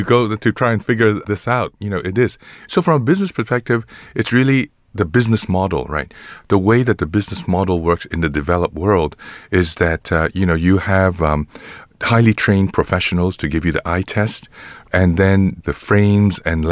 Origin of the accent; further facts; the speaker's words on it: Nigeria; growing up in Nigeria